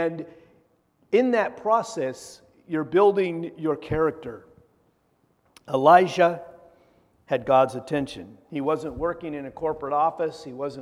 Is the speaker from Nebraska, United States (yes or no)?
no; Oregon, United States; When I grew up in Eastern Oregon, we didn't have a lot